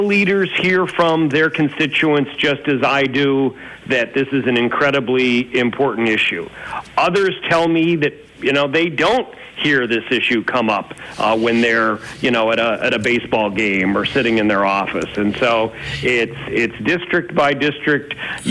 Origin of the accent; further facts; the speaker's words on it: Pennsylvania, United States; certainly in the area where I'm from Schuylkill and Berks County